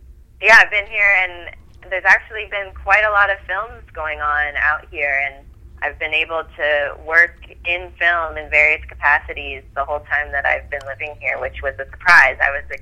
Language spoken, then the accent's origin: English; Fairfield, United States; growing up in Fairfield was, you know, a wonderful place to grow up